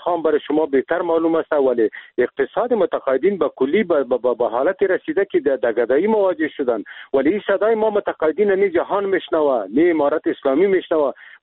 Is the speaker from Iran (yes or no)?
no; Afghanistan; born or raised there